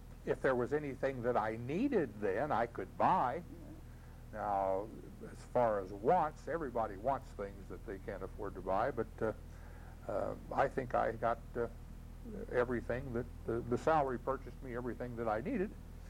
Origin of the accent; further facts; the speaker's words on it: Decatur, United States; I was born and raised in Decatur.